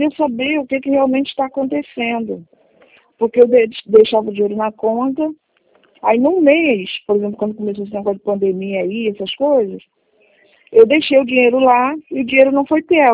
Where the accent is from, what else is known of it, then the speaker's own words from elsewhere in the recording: Rio de Janeiro, Brazil; sou do Rio de Janeiro.